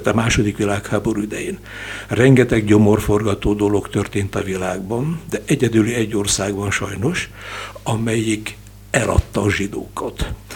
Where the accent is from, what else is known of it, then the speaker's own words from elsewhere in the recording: Hungary; Magyarként is ezt ugye fontosnak éreztem